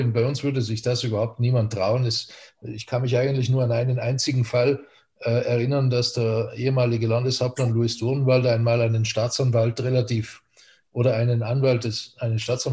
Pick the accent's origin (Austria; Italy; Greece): Italy; Trentino-Alto Adige; Da wir als Südtiroler ja die Situation in Österreich nur am Rande mitbekommen, trotz ORF, den wir auch hier bei uns empfangen können.